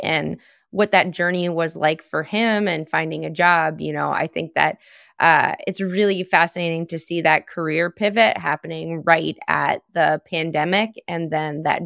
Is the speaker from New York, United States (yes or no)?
no; Ohio, United States; I'm from Eastern Ohio. We don't say it like that here.